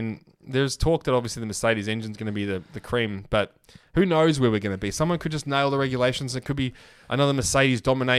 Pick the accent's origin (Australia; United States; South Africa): Australia; As an Australian, we can complain about the favoritism and stuff